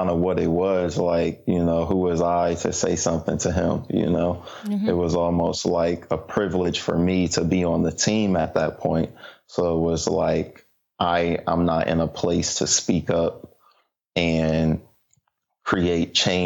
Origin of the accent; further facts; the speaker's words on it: Sandusky, Ohio, United States; also born or lived in Columbus; So born and raised in Ohio, Northern Ohio, initially Sandusky, Ohio, which is famous for Cedar Point.